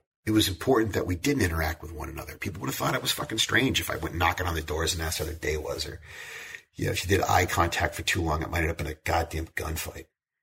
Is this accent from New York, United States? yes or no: no; Manchester, New Hampshire, United States; Growing up in Manchester, being in New Hampshire when I was a teenager, my entire worldview about what was cool came from MTV.